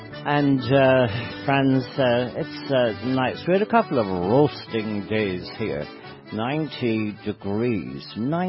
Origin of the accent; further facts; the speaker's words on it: Ballina, County Mayo, Ireland; he wrapped up his trip in Ballina, my hometown, in County Mayo